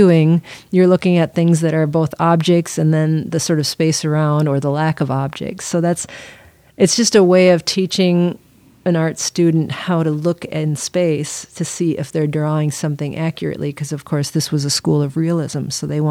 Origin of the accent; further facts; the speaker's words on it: Robbinsdale, Minnesota, United States; So I grew up in Robbinsdale, and I bought another house first, but then I ended up back here in grandma's house.